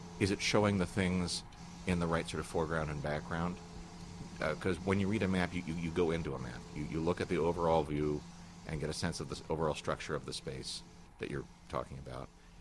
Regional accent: New Jersey, United States; I grew up near Princeton, New Jersey, and did a survey of the business district

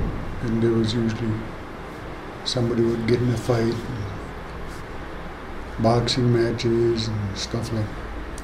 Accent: Pine Point, Minnesota, United States; I grew up in Pine Point when I was 18. I went to school, elementary school in Pine Point, to the first to the seventh grade, and then Little Park Rapids to the 12th grade

